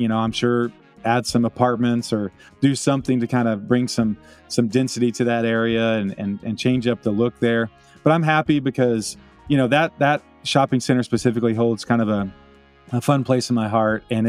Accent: Austin, Texas, United States; I grew up in Austin, and we would drive through Hillsboro a lot. And my family, my mom still lives down there.

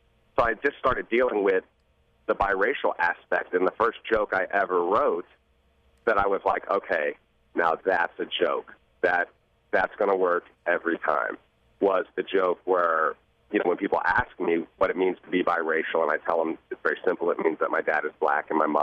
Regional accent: Yellow Springs, Ohio, United States; So growing up in Yellow Springs, I think I was sheltered from a lot of the stigmas that go along with being biracial on a day-to-day basis.

